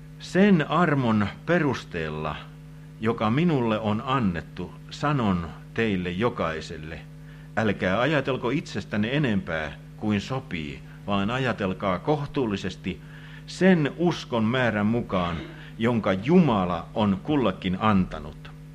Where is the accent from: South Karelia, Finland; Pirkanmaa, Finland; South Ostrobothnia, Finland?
Pirkanmaa, Finland; Mammala; Hän asui veljensä kanssa sellaisessa pienessä punaisessa mökissä siellä Mammalassa, Tyrväänkylässä, kotikylässäni.